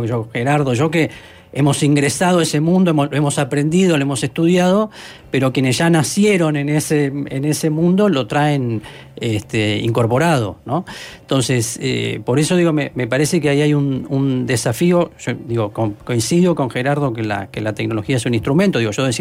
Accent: Argentina; now in Uruguay; Sí, ahora tengo ciudadanía uruguaya.

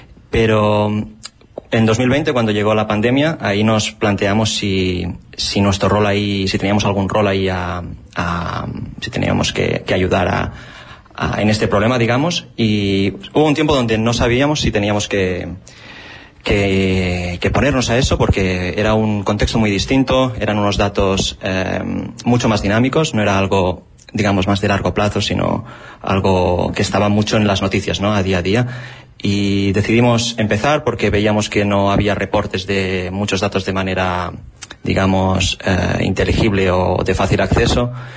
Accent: Cabrera de Mar, Catalonia, Spain; Soy de Barcelona, sí. Soy de un pueblo cerca de Barcelona, Cabrera de Mar.

